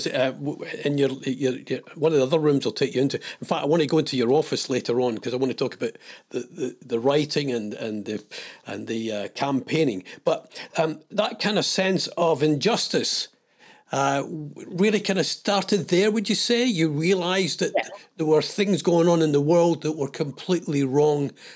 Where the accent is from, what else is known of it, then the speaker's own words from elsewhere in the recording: Scotland, United Kingdom; a wee boy growing up in Ayrshire